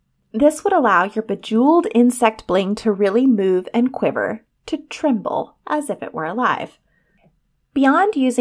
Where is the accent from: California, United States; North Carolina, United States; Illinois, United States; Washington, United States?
North Carolina, United States; accent: North Carolina; It's a French phrase, so apologies for my North Carolina accent.